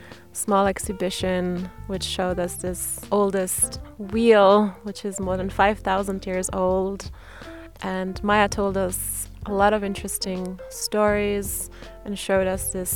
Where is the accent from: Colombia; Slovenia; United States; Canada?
Slovenia; also born or lived in Australia; I'm Slovenian originally, but have lived in Australia for the past many years. So recently just come back and moved to Ljubljana.